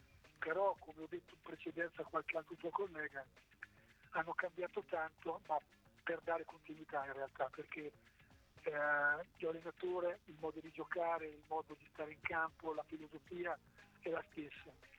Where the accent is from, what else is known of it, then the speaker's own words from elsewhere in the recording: Senigallia, Marche, Italy; a parte che ci vivo, sono di Senigallia.